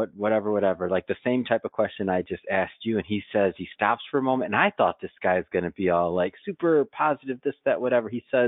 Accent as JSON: {"language": "English", "region": "Midwest", "country": "United States", "said": "I grew up with them. I'm from the Midwest."}